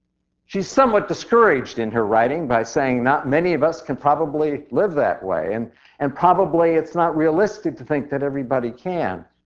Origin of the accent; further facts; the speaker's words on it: South Dakota, United States; Like Pastor Karen, I grew up in South Dakota